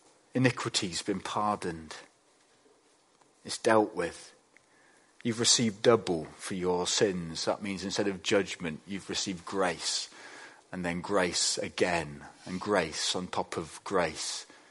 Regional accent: Bradford, Yorkshire and the Humber, United Kingdom; We had a well in the kitchen of the house that we grew up in Bradford.

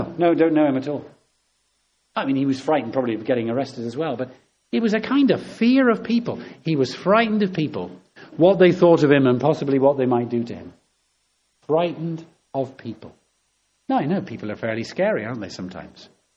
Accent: England, United Kingdom; I know we're English, most of us, or British. Perhaps we are British.

